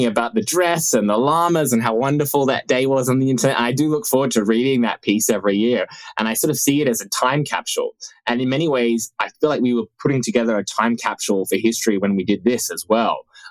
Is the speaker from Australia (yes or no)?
yes; Australia; my home country of Australia.